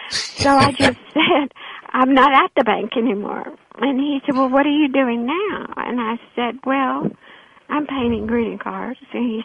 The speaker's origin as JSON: {"language": "English", "region": "Texas", "country": "United States", "said": "I'm from West Texas. All that has to be done before you go out the door, you know."}